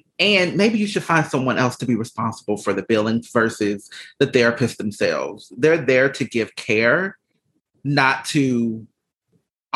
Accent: the South, United States; I just feel like maybe it's the way I was raised and being from the South and being a Southerner.

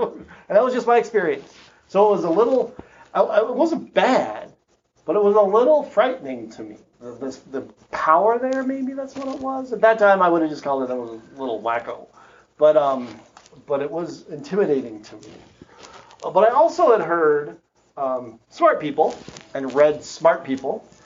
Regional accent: Wyoming, United States; because we grew up in Wyoming, you know.

